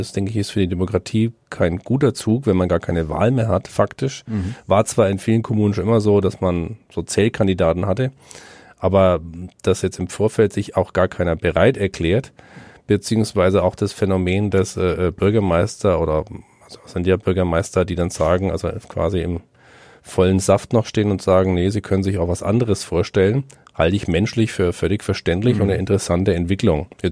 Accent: Bavaria, Germany; ich weiß, wo ich herkomme aus der Fränkischen Schweiz

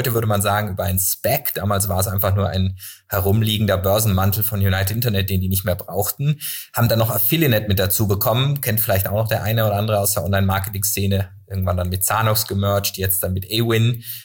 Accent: Freiburg, Baden-Württemberg, Germany; Ich komme aus Freiburg, das gilt ja so schlechthin als die Ökostadt.

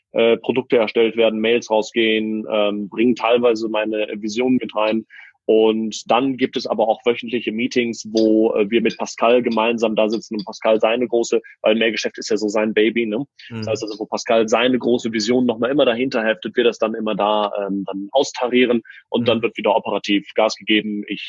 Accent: Wuppertal, North Rhine-Westphalia, Germany; Aber wir kommen aus Wuppertal.

